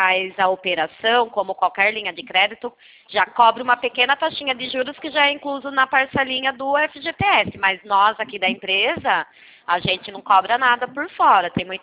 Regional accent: Itu, São Paulo, Brazil; sou daqui de Itu também.

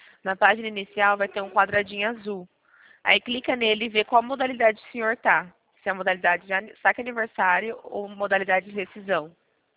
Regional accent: Presidente Prudente, São Paulo, Brazil; Eu sou aqui de Presidente Prudente, São Paulo.

